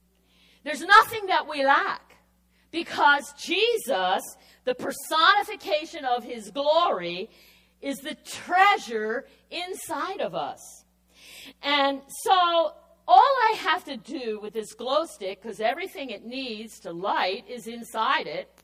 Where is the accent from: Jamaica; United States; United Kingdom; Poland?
Jamaica; I mean, I'm from Jamaica. You know, we might have a few little glow sticks, but this was a whole wall.